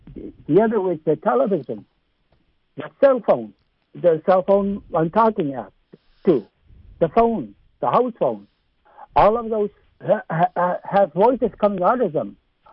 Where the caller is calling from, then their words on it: Alaska, United States; I'm calling from East Alaska.